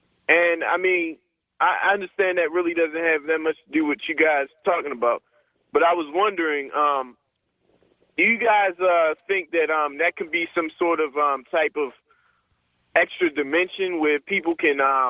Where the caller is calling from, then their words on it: Baltimore, Maryland, United States; I'm calling from Baltimore.